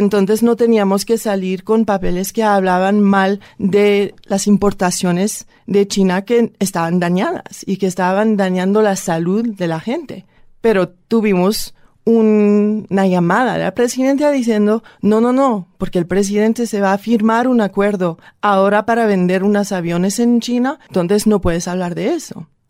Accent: France; Spanish is a second language; yo soy francesa. En Francia he vivido una época

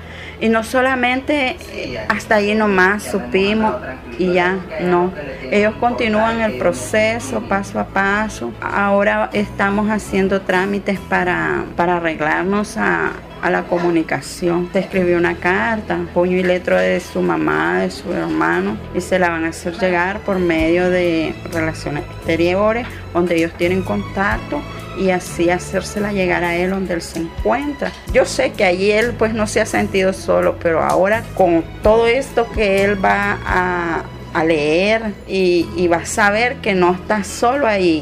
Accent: Corinto, Chinandega, Nicaragua; Soy de Corinto, departamento de Chinandega.

